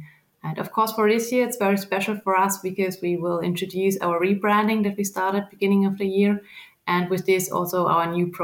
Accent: Germany; I'm from Germany.

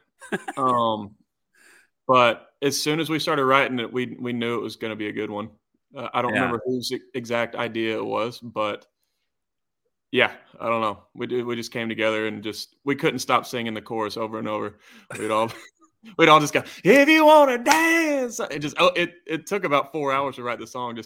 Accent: Georgia, United States; growing up in Georgia, there's not too many places to do all that.

